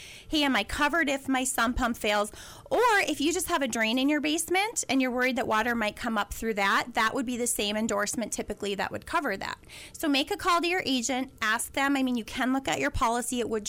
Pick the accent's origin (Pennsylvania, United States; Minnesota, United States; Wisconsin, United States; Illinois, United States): Minnesota, United States; Wadena; Then I had tornadoes come through my hometown of Wadena. That's where I was born and raised.